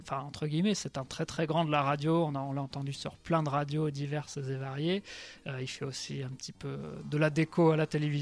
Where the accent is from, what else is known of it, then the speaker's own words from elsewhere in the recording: South-West France, France; accent: half Marseille, half Bordeaux; je suis du sud-ouest.